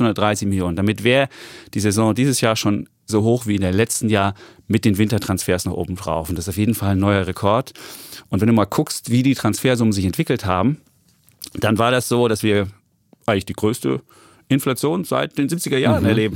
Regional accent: Leipzig, Saxony, Germany; born there; Ich bin gebürtiger Leipziger.

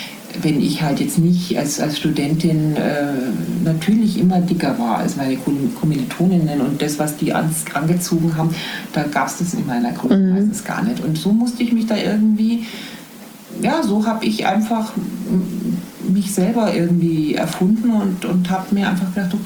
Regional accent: Bavaria, Germany

